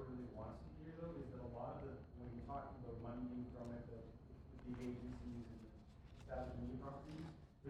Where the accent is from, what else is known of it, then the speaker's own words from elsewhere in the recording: Toronto, Ontario, Canada; I'm from Toronto